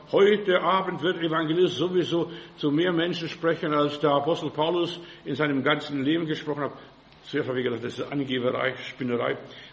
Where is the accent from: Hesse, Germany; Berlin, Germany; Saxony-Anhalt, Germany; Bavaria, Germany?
Bavaria, Germany; Ich bin bei uns im Bayerischen Wald.